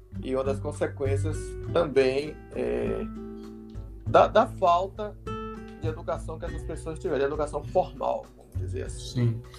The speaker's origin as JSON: {"language": "Portuguese", "town": "Feira de Santana", "region": "Bahia", "country": "Brazil", "said": "Meninos que moram em bairros aqui periféricos de Feira de Santana, que eu sou da cidade de Feira de Santana, na Bahia."}